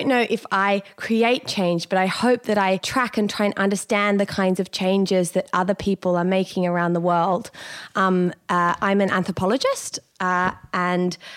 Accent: Sydney, New South Wales, Australia; I grew up here in Sydney, in Cronulla, and I have been brought up, though, in two very, very different cultures. My mum and my mum's family are Punjabi Sikh.

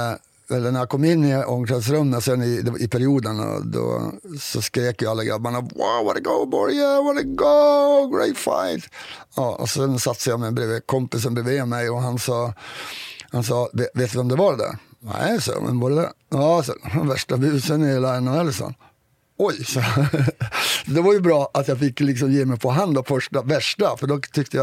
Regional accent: Sweden; vi kommer från Sverige

